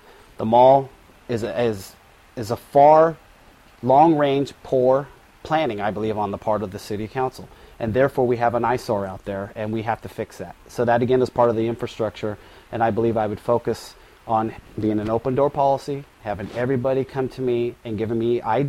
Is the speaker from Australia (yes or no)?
no; Elk Grove, California, United States; Well, I was born and raised here in Elk Grove. I've been here for 45 years.